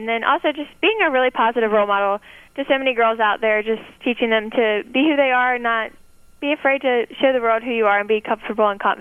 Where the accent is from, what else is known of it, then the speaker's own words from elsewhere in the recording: Louisiana, United States; Pretty much everything but country music, which is kind of strange because I'm from Louisiana.